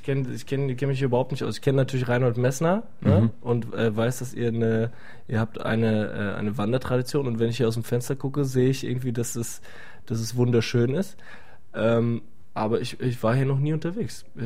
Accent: Winnweiler, Rhineland-Palatinate, Germany; now in Berlin, Germany; Naja, ich komme ja aus der Pfalz, aus einem kleinen Dorf in der Nähe von Kaiserslautern, aus Winnweiler. Und das ist meine Heimat. Ich wohne allerdings schon seit 10 Jahren in Berlin. Und das ist mein Zuhause.

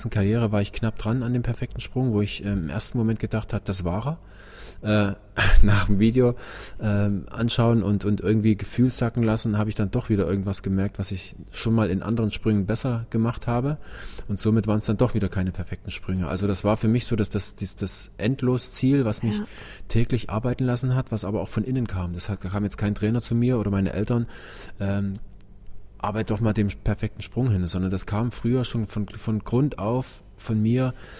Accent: Saxony, Germany; moved away; Ich bin natürlich dann auch von den Wurzeln her der bekennende Sachse oder aus dem Erzgebirge, da weiß ich, wo ich herkomme.

